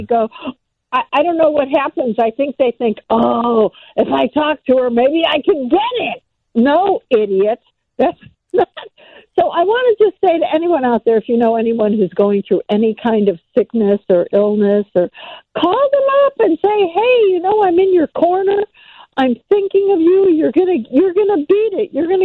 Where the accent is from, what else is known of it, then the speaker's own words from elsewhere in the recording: Oak Park, Illinois, United States; Chicago is my hometown. I know. I love Chicago. Actually, I am from Oak Park, Illinois, which is also the home of Ernest Hemingway and Frank Lloyd Wright.